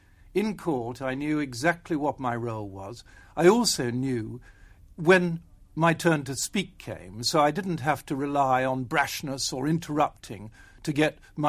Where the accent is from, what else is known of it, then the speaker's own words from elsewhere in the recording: England, United Kingdom; I was from the Midlands. We had a good, sound family, but it was a very ordinary background. My father had a filling station which became a repair garage.